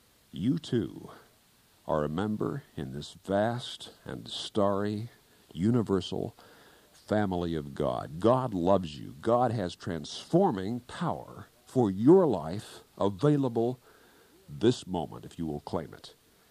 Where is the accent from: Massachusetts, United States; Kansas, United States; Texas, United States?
Kansas, United States; In one little town in the southwestern corner of my home state of Kansas, there was a fellow everybody called Old Bill.